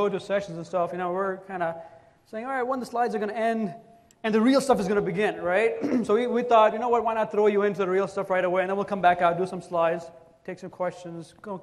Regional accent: Chicago, Illinois, United States; I am from Chicago, by the way, so I'm going to add Chicago in here.

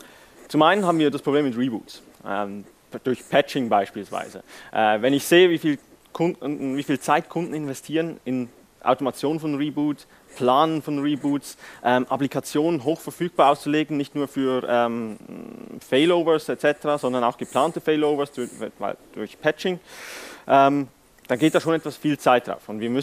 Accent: Switzerland; Wie man hört, ich komme vielleicht aus der Schweiz.

